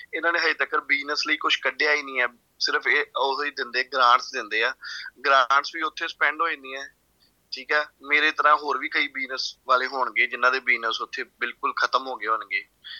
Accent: Amritsar, Punjab, India; now in Australia; ਮੈਂ ਅੰਮ੍ਰਿਤਸਰ ਦਾ ਹਾਂ ਜੀ

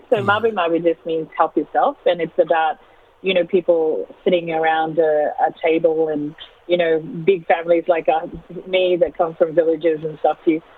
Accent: Queensland, Australia; I'm from the Torres Strait, and I grew up really embracing in my culture and growing up with my food and cuisine

